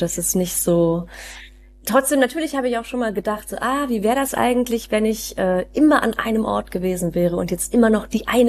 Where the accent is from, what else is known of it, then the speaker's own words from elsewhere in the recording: Solingen, North Rhine-Westphalia, Germany; also born or lived in Königswinter; Die meiste Zeit meiner Kindheit habe ich in Solingen verbracht und dann war ich 2 Jahre in Königswinter